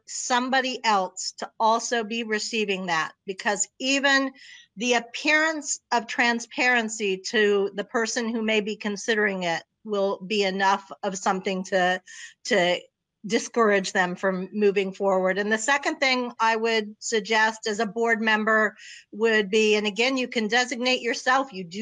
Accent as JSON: {"language": "English", "region": "Florida", "country": "United States", "said": "Even though I am from Florida, I had nothing to do with the group with the woman who was convicted."}